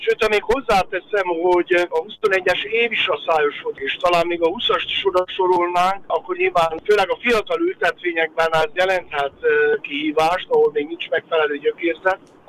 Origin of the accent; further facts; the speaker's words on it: Balatonboglár, Somogy, Hungary; born there; Nem újdonság, mert én ugye Bogláron születtem, és visszaemlékszem gyerekként, a 70-es években